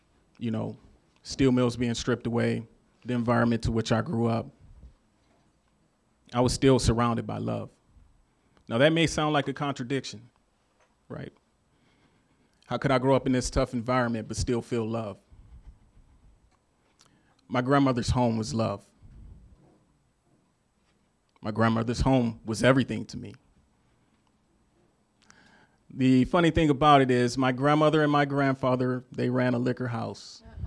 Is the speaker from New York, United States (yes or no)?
no; Youngstown, Ohio, United States; See, I grew up in Northeast Ohio, right along the Rust Belt, 80s, 90s. And if you know anything about Youngstown, Ohio, during that time period, you already know majority of this story.